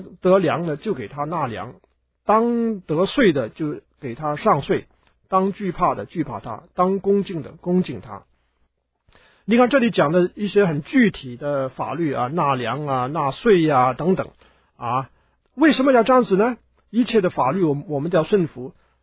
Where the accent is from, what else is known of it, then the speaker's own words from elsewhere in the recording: China; 这个是我们中国人的个性里面的一部分啊。